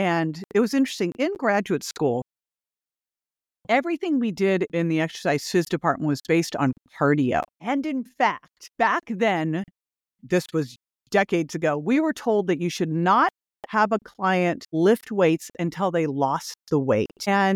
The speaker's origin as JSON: {"language": "English", "region": "California", "country": "United States", "tie": "born or raised there", "said": "So I grew up outside of San Francisco. I went to a modeling agency in San Francisco"}